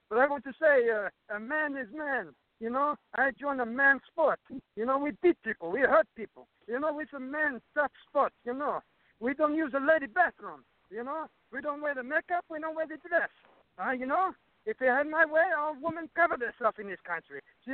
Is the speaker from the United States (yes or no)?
no; Syria; But first of all, I'm from Syria.